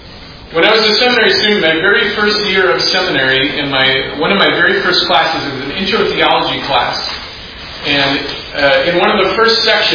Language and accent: English; Sioux Center, Iowa, United States; now in Bloomington, United States; I'm originally from Northwest Iowa, Sioux Center.